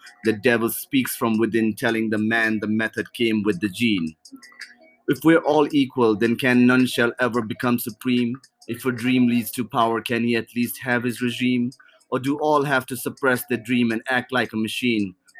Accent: Nepal; I'm from Nepal.

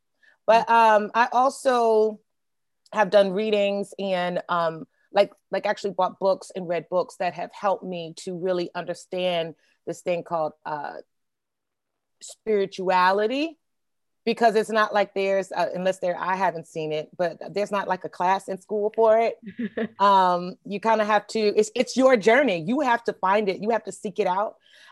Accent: Louisville, Kentucky, United States; And people like I come from Louisville, Kentucky, Midwestern area.

